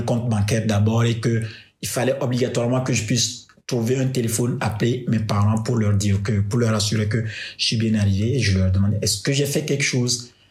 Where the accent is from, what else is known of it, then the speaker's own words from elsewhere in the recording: Togo; now in Nantes, France; je venais d'un monde qui est complètement différent de Nantes, puisque chez moi, au Togo ou en Afrique de façon générale